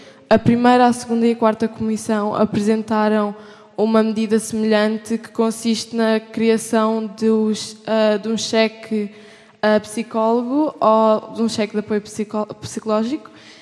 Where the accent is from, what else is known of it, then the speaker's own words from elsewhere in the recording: Benavente, Santarém, Portugal; sou de Benavente, do distrito de Santarém.